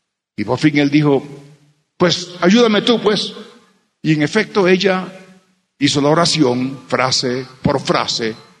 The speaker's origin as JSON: {"language": "Spanish", "country": "Puerto Rico", "tie": "born there", "said": "Y ya él también había salido y estaba en Puerto Rico, donde yo nací."}